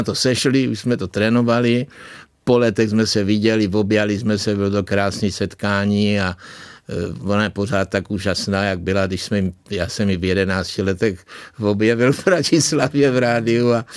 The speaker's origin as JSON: {"language": "Czech", "town": "Otrokovice", "region": "Zlín Region", "country": "Czechia", "tie": "born or raised there", "said": "A tam u nás v Otrokovicích se to zpívalo s harmonikou všechno hodně, takže to ve mně zůstalo."}